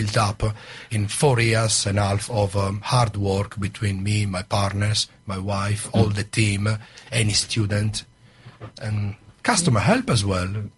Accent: Sardinia, Italy; now in United Kingdom; I come from Sardinia with the ink squid black pasta.

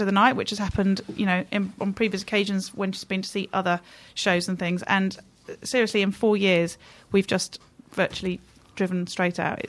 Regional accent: United Kingdom; It rained a couple of years ago, and we just sat there under our brollies being British.

